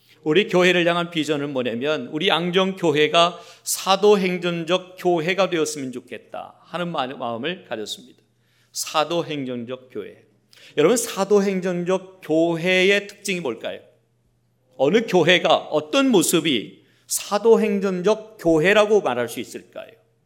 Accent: South Korea; 저희 고향 가까이 있는 대둔산, 예. 대둔산이 저희 집에서 가까이 있어서

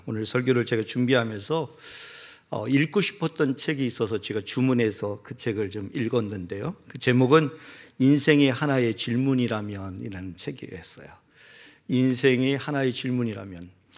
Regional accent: Chungcheong, South Korea; 저도 충청도 사람이지만 그 충청도 사투리를 옆에서 듣고 있는데 너무 재밌는 거예요.

